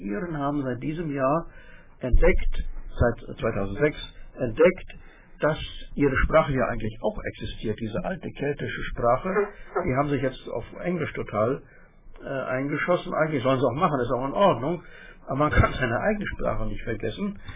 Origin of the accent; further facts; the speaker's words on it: East Germany, Germany; Und da müssen wir uns hier als Ostdeutsche immer wieder daran gewöhnen